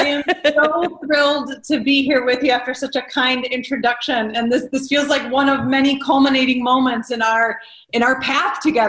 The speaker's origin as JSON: {"language": "English", "town": "Detroit", "region": "Michigan", "country": "United States", "tie": "born or raised there", "also_born_or_lived": "Chicago / Spain / Brazil / Los Angeles", "said": "I'm a Detroit native, and as you rightly said, I'm a citizen of the world. You know, I grew up in Detroit. I went to high school in a small town in the middle of Michigan"}